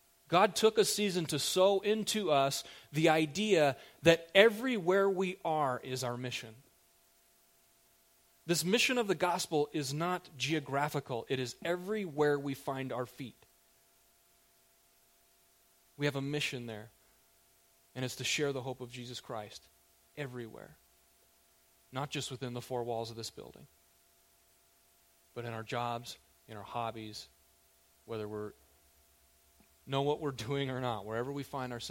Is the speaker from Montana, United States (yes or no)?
yes; Elliston, Montana, United States; In fact, I grew up out in Elliston, a little town on the other side of the pass.